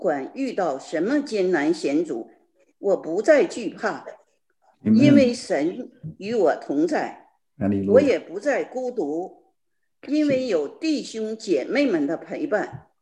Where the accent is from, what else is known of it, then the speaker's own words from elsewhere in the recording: Shenyang, Liaoning, China; now in Chicago, United States; 我是2019年10月，从我的故乡沈阳来到美国芝加哥探亲的。